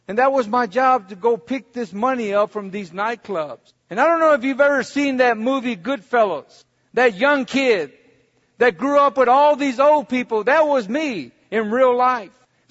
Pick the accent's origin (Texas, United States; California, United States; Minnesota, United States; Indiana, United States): Texas, United States; San Antonio; I grew up in San Antonio, Texas as a little boy, 6 years old. Being raised around the Mexican Mafia, before the Mexican Mafia was even organized.